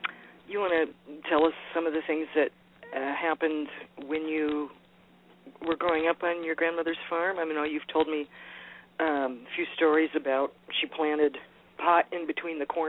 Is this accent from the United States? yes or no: yes; Los Angeles, California, United States; I mean, I grew up in Los Angeles.